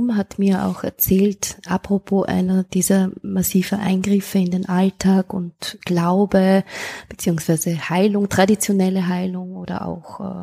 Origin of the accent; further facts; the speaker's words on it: Austria; Das ist ja bei uns in Österreich jetzt absolut nicht möglich oder wird einfach nicht gemacht, jedenfalls nicht in der Stadt, vielleicht am Land